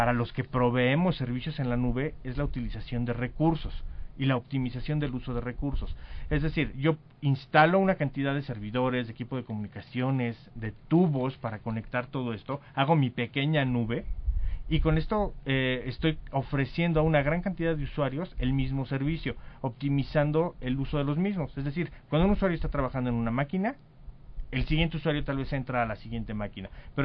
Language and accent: Spanish; Mexico; somos mexicanos y hemos desarrollado toda esta tecnología en la nube y hoy funciona en México